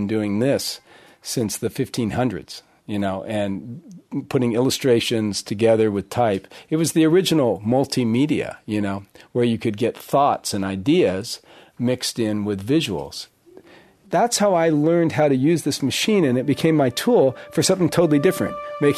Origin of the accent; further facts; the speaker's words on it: Mill Valley, California, United States; things I liked around where I grew up in Mill Valley, like Mount Tamalpais and the coast over by Stinson Beach and San Francisco skyline and Golden Gate Bridge.